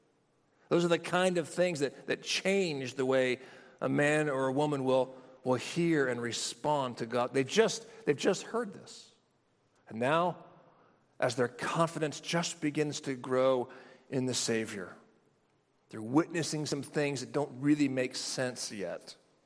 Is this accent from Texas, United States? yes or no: no; California, United States; You all know that I grew up in California. It's Earthquake City.